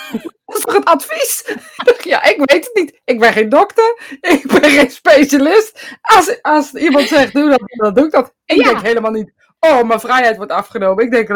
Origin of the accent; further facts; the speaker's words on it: Netherlands; Ik ben een Hollander.